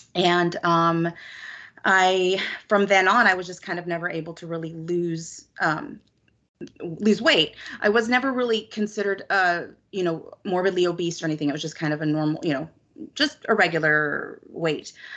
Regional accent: California, United States; also born or lived in Australia; So I was born in Australia. We came here when I was almost 4 years old, and I've been here ever since. I love California, so.

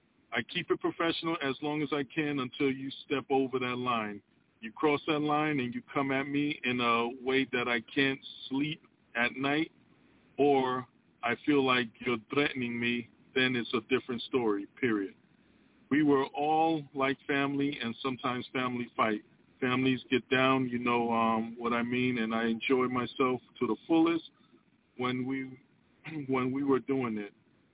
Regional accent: Harlem, New York, United States; I live by a certain code of ethics. I'm from Harlem. You know how we do.

